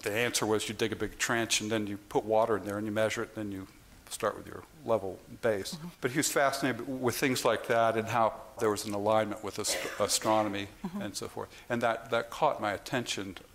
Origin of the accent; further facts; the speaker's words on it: San Francisco, California, United States; And I grew up in San Francisco, and that's where you had to go.